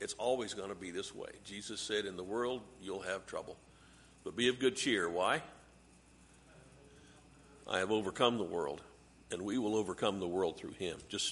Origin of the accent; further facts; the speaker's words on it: United States; I read this as an American Christian, And I wonder, here we stand, well, I stand, you sit, in the heat of Oklahoma July in an air-conditioned building in padded pews